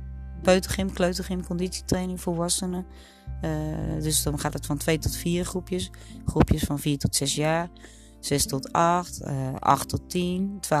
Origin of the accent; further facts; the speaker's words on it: Wieringermeer, North Holland, Netherlands; Ik kom uit de Vieringermeer